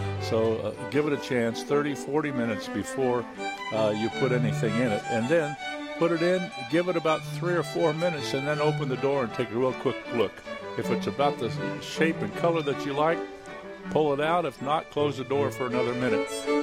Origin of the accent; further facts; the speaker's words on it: Ohio, United States; I don't know where I grew up in Ohio where coal was our heat source.